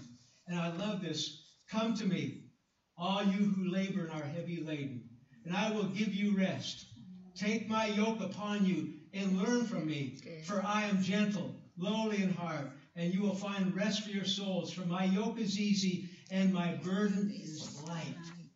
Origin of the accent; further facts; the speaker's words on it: Oshawa, Ontario, Canada; when I grew up in Oshawa